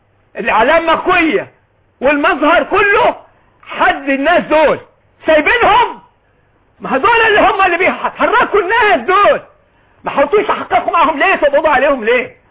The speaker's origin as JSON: {"language": "Arabic", "country": "Egypt", "said": "احنا ابناء مصر شعب مصر المطحون"}